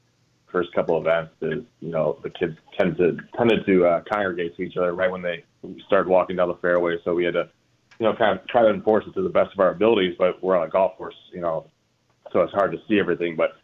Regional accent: Rockford, Illinois, United States; born or raised there

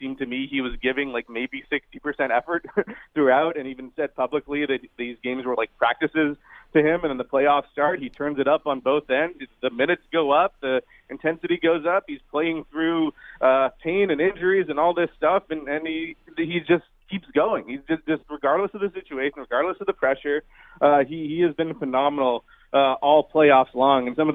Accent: Toronto, Ontario, Canada; now in Brooklyn, United States; I live in Brooklyn now, but I grew up in Toronto

